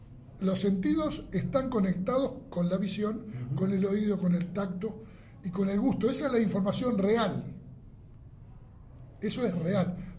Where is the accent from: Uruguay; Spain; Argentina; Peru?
Uruguay; Pero somos uruguayos, ¿no? Los uruguayos tenemos una máquina a impedir y queremos inventar la rueda.